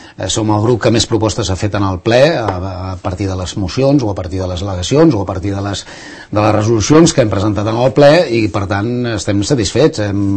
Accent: Barcelona, Catalonia, Spain; born there; now in Sant Cugat, Spain; tinc 47 anys, soc nascut a Barcelona, però fa més de 25 anys que visc a Sant Cugat.

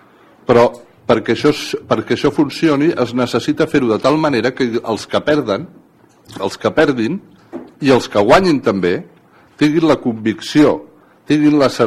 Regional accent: Catalonia, Spain; jo soc català des de moltes generacions

